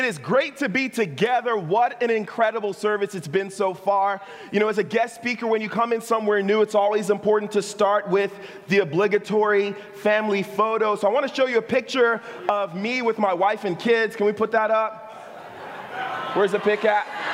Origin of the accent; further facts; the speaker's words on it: Ghana; You know, I grew up actually in, you know, I'm Nigerian and Liberian. I actually grew up in Ghana.